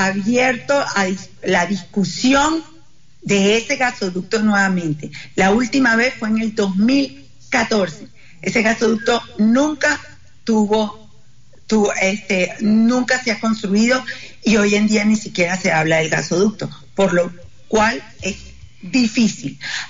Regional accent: Venezuela; yo soy franco-venezolana. Yo no solamente soy venezolana, yo soy francesa.

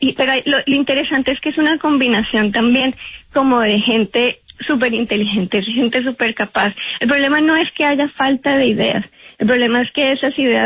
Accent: Bogotá, Colombia; yo crecí en Bogotá, yo soy de una familia clase media, estudié en los Andes porque mi papá trabajó en Ecopetrol y Ecopetrol nos becó

